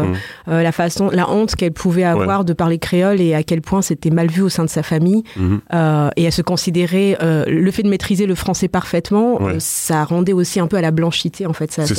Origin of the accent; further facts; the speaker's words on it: Madagascar; quand je disais que je venais de Madagascar